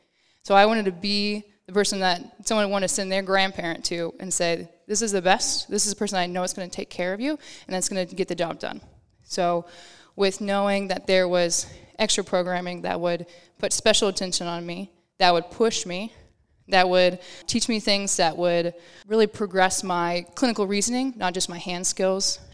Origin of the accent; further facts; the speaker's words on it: Fort Worth, Texas, United States; Yeah, so born and raised in Fort Worth, Texas. Grew up a pretty serious competitive dancer all my life.